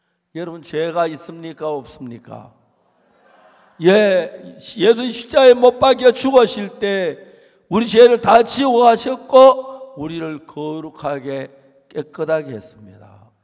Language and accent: Korean; South Korea; 저는 한국에서 태어나서 자라면서